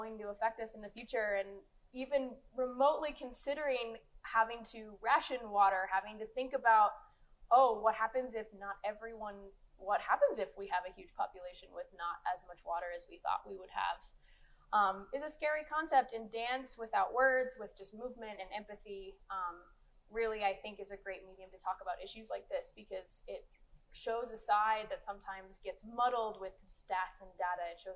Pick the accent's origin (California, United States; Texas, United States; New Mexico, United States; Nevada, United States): New Mexico, United States; Santa Fe; Well, I'm from Santa Fe, New Mexico, and grew up, I think, in a little bit more dry, arid climate